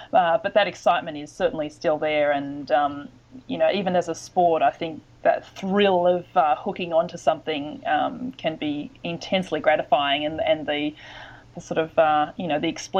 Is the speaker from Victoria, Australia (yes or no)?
no; Sydney, New South Wales, Australia; I grew up mostly in Sydney, but my grandparents have a property down on the south coast of New South Wales, and I used to go there a lot as a kid